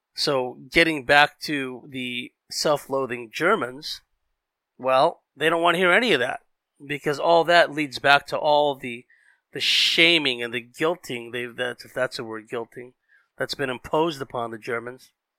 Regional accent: Philippines; I'm a Filipino

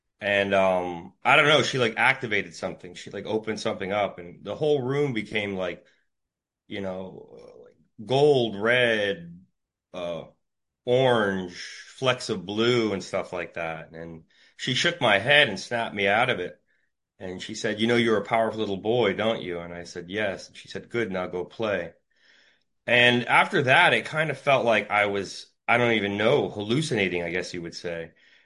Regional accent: St. Petersburg, Florida, United States; born there; Well, I was born in St. Petersburg, Florida.

